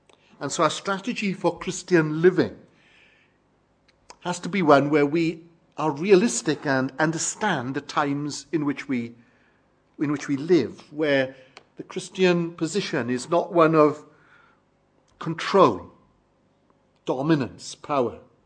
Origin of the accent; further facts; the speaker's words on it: Wales, United Kingdom; I was brought up in Wales in a little town called Lacha, and I read the reports there.